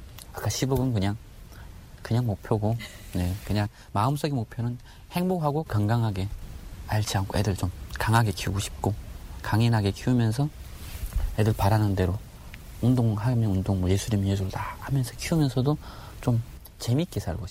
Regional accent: Hamgyong, North Korea; now in South Korea; 저는 함경도입니다.

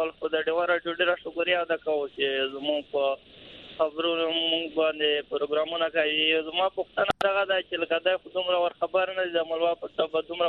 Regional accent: Shawal, Khyber Pakhtunkhwa, Pakistan; now in Wana, Pakistan; زه د شمالي وزیرستان شوال اوسیدونکی یم. فلحال دلته په واڼه کې اوسېږو.

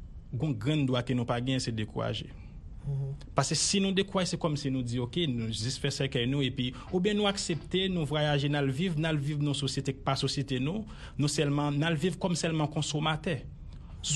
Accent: Haiti; parce qu'on est pays d'Haïti

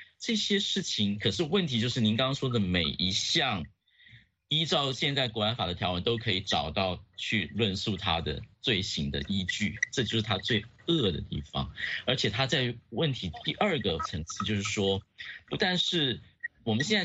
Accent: Hong Kong

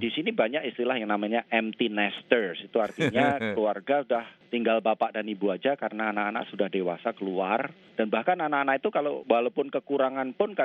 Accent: Belitang, South Sumatra, Indonesia; born there; Jadi waktu orang tua saya transmigran tahun 60-an, saya lahir di Belitang, Sumatera Selatan tahun 1962.

